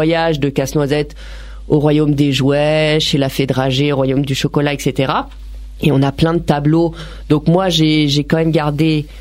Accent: Grand Est, France; Moi, j'ai des souvenirs de Noël de mon enfance en Alsace.

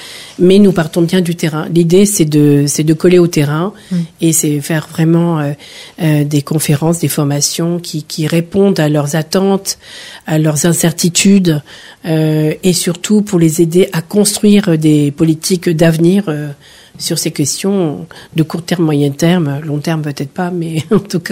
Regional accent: France; Car nous sommes Français avant tout.

